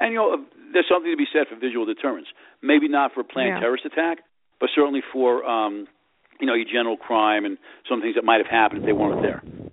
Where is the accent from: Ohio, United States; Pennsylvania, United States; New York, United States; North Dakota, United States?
New York, United States; I grew up in New York like you did.